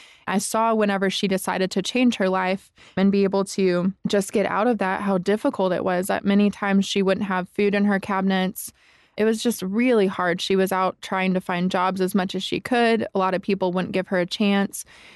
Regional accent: California, United States; also born or lived in Texas; I was actually born in Texas, and then I moved to California when I was little, so I grew up in California.

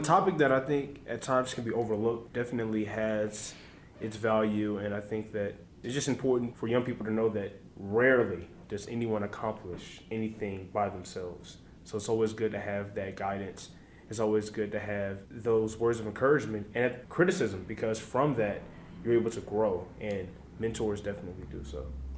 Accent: Detroit, Michigan, United States; when I grew up in Detroit, Michigan

